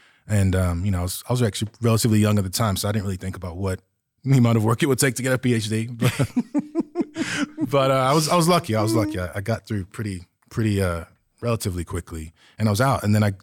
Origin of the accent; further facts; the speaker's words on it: Galveston, Texas, United States; also born or lived in Nottingham, United Kingdom; Like I said, I have Jamaican parents, moved to the States in the late 70s. So I was born in Nottingham, England, and then moved to Galveston, Texas, and then spent my summers in Nottingham, and then came back to Galveston.